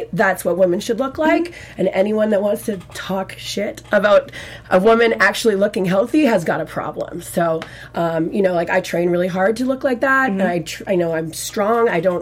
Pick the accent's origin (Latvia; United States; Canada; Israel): Canada; Victoria, British Columbia; first language French; We're from the West Coast. So we're from Victoria.